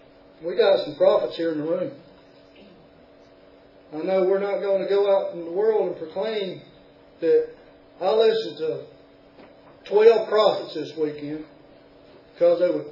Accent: the South, United States; I'm a Southerner. A Southern Greek, how about that?

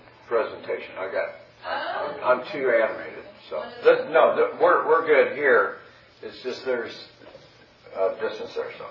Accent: Carmel, Indiana, United States; from Carmel, Indiana, but when somebody from Carmel by the sea says, oh, I'm from Carmel by the cornfields, so.

